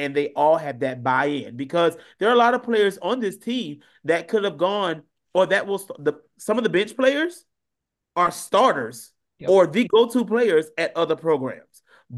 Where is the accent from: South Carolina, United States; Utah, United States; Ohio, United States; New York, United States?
South Carolina, United States; obviously, because I'm from South Carolina